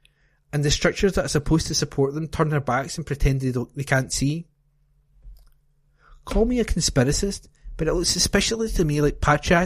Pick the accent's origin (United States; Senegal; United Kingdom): United Kingdom; Scotland; it's one of the things I find myself most proud of as a Scot.